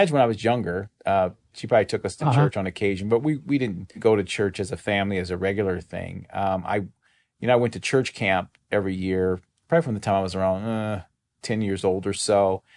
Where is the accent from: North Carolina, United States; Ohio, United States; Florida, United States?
Ohio, United States; Toledo; I grew up in Toledo, Ohio.